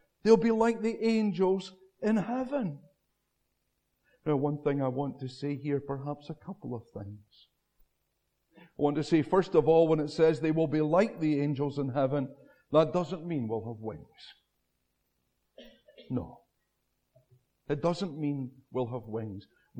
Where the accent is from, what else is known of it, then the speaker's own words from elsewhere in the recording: Wishaw, Scotland, United Kingdom; I don't think I heard it as a boy growing up in Wishaw Baptist.